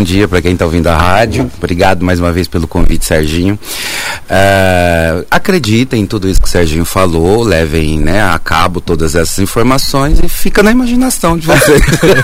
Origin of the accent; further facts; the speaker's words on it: Camapuã, Mato Grosso do Sul, Brazil; born there; Eu nasci em Camapuã, interessa o ano.